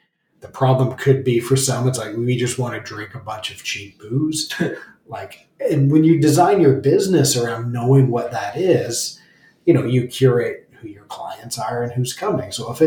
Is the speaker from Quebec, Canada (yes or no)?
no; Belleville, Ontario, Canada; Because I grew up near Belleville, 401.